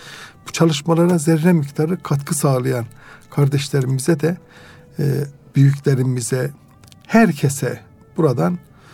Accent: Erzurum, Turkey; born there; Erzurum doğumluyum. Erzurum İmam Hatip Lisesi, Atatürk Üniversitesi İslami İlimler Fakültesini bitirdim.

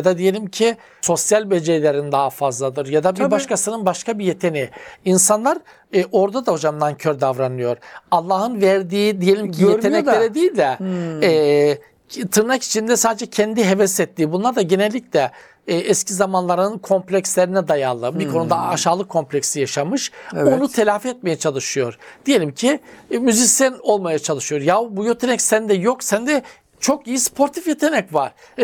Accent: Black Sea Region, Turkey; Bizim Karadenizli müteahhitler... uzak tutmak lazım. Ben de Karadenizli olarak söylüyorum.

